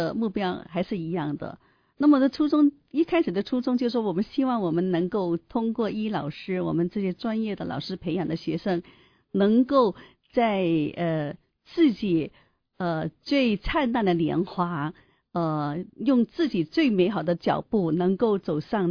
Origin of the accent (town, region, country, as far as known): China; now in Seattle, United States